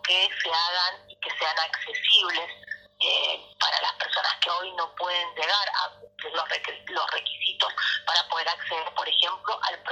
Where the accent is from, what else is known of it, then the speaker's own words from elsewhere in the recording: La Consulta, Mendoza, Argentina; Yo que vengo de San Carlos, en la ciudad de La Consulta